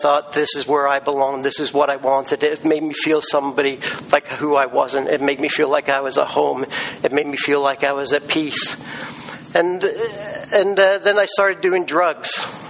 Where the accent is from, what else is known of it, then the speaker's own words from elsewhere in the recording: England, United Kingdom; I was brought up in England with a so-called normal household. My dad was a banker, and my mom was a stay-at-home mom. And it was a very strict English upbringing.